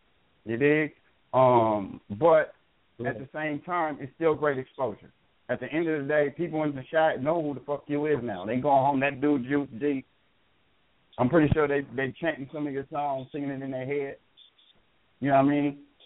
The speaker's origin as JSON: {"language": "English", "town": "Minneapolis", "region": "Minnesota", "country": "United States", "said": "But everybody, as soon as I was like, I'm from Minneapolis, St. Paul, boom, boom, boom, everybody turning."}